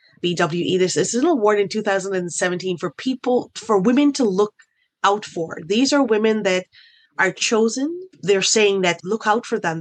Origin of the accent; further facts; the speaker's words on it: Tanzania; hold on, I'm from Tanzania. We have palau too